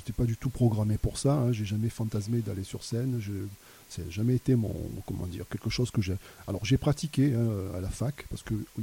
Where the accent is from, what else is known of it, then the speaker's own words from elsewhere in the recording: Marseille, Provence-Alpes-Côte d'Azur, France; j'ai 64 ans bientôt, je suis marseillais